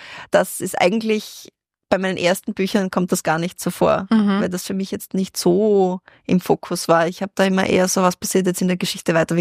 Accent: Austria; nein, bei uns in Österreich bestellt niemand eine Schorle.

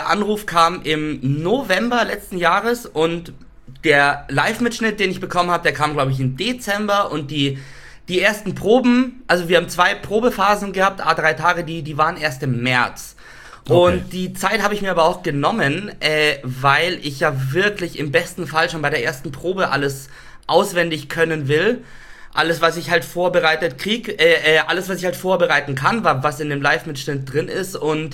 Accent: Dachau, Bavaria, Germany; in Dachau, in meiner Heimatstadt, in so einem großen Festzelt.

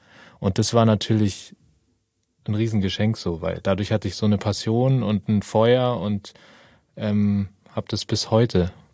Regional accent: Munich, Bavaria, Germany; ich bin in München aufgewachsen.

